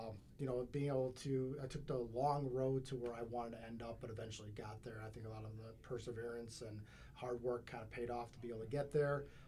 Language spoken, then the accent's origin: English; Wood Dale, Illinois, United States; A local kid. I grew up in Wooddale. I went to high school at Driscoll Catholic High School, which unfortunately shut down in 2009.